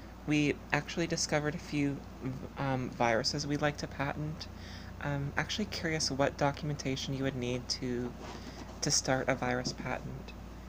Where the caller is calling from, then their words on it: Canada; I'm actually calling from Canada.